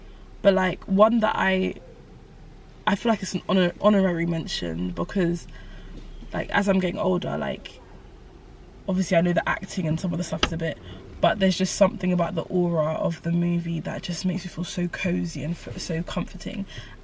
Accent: London, United Kingdom; because obviously we're from London, it rains all the time and it can be very cloudy and gloomy and dreary

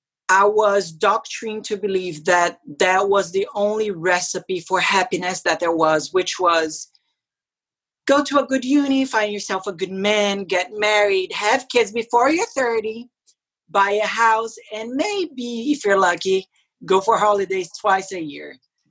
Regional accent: Brazil; now in United Kingdom; I come from a very warm part of Brazil.

